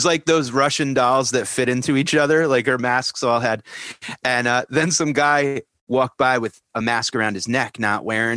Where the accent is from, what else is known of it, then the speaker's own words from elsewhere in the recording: Canada; I'm Canadian. I'm measuring in meters.